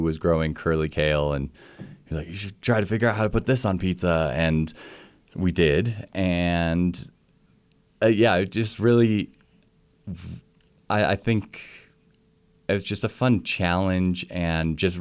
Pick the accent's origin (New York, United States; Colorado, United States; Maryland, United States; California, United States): Colorado, United States; I grew up in a small town in Colorado.